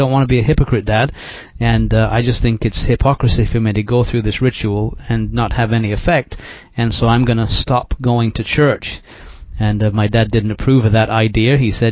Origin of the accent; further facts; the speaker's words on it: England, United Kingdom; moved away as an adult; now in Georgia, United States; I was born in a city called Leeds in the north of England, and that's where I grew up and spent the first 26 years of my life. And so although I live in Georgia, I'm really an Englishman.